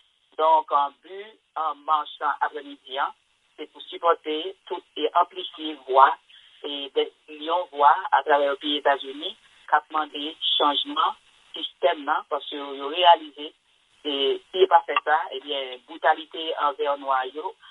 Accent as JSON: {"language": "French", "country": "Haiti", "lives_now": "Miami, United States", "said": "moi, je suis haïtien à tout"}